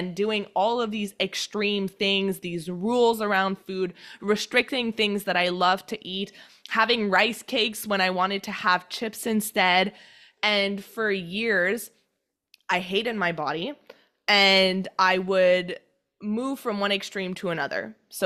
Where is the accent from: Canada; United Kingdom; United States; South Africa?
Canada; have pancakes with maple syrup because I'm Canadian and I absolutely need to have maple syrup.